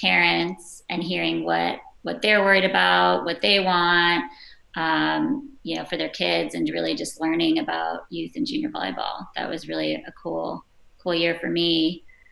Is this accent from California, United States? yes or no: no; Cleveland, Ohio, United States; I'm from Cleveland. I have to stay loyal.